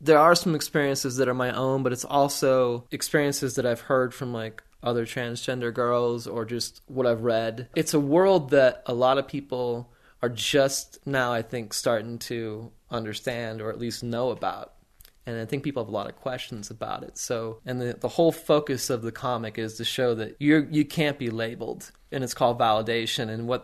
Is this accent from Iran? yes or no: no; Germany; What really got me started was when I was a kid growing up in Germany, you know, military brat.